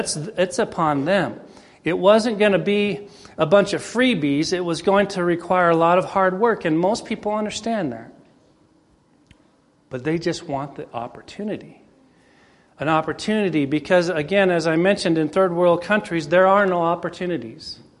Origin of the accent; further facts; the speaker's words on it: United States; born there; I am an American by birth. I am patriotic to an extent, but it saddens me to see our country in the state that it's in.